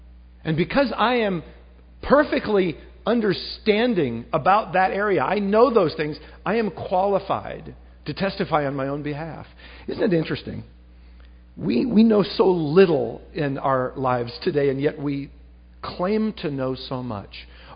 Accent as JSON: {"language": "English", "region": "Minnesota", "country": "United States", "tie": "born there", "said": "if you ask me where I'm from, I'd say, \"Well, I was born in Minnesota, I think.\""}